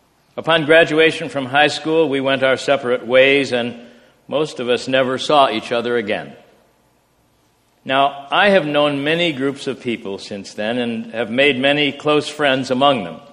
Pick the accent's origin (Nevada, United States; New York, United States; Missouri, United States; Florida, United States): New York, United States; also born or lived in Pennsylvania; When I was in the fifth grade, we moved from Pennsylvania to a small village in upstate New York. It was small, with a population of only 500.